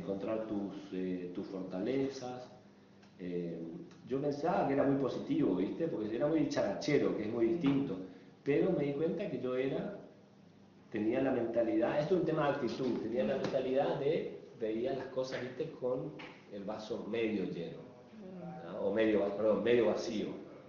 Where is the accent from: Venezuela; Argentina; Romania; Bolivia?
Argentina; Posadas, Misiones; moved away; yo vine de Posadas, vengo de una familia común y corriente, por decirlo así, o una de promedio acá, y me crié de cierta manera, no tenía esto, no tenía lo otro.